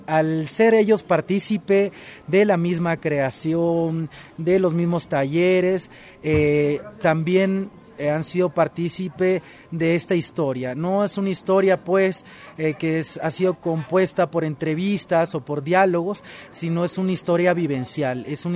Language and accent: Spanish; Lima, Peru; soy originario de Lima, Perú. Estoy aquí en Chiapas, en el CIDESI